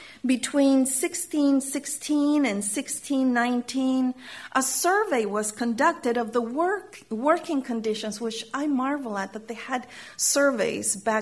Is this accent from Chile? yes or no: yes; Chile; And growing up in Chile, we also, in addition to the poetry, in addition to the lived experience, we had the songs